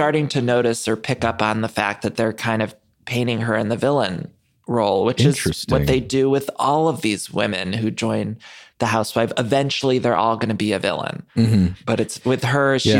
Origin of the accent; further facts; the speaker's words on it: Ohio, United States; I grew up in Ohio and it all seems so far out of reach, right?